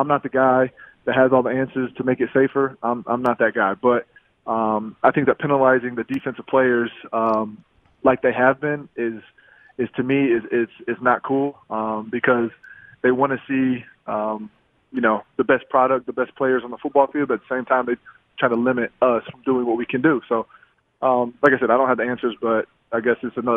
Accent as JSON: {"language": "English", "region": "Ohio", "country": "United States", "lives_now": "Buffalo, United States", "said": "you know, I'm from Ohio. I went to Iowa, played in Green Bay, and I'm in Buffalo."}